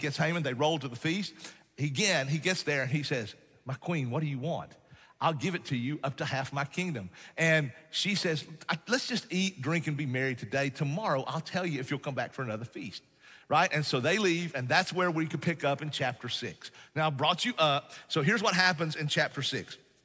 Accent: Kingsport, Tennessee, United States; born there; it was God's sovereign plan that I was born on November the 18th, 1966 in Kingsport, Tennessee.

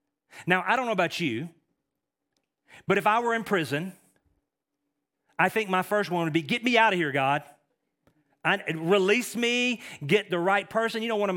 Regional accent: Texas, United States; I'm from East Texas. I don't have a lot of big, fancy words. I butcher the King's English.

